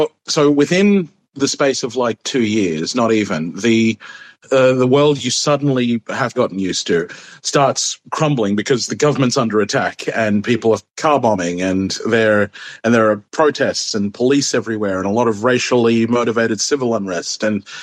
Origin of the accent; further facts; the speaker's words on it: Canberra, Australian Capital Territory, Australia; also born or lived in Fiji; Canberra, very, very fun, but very structured as well.